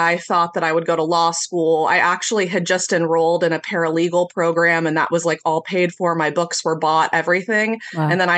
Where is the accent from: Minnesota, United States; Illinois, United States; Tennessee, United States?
Illinois, United States; I'm from Illinois, a Democratic state.